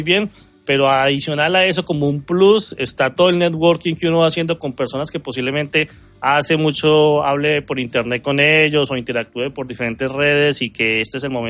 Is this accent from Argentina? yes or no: no; Colombia; yo soy de Colombia.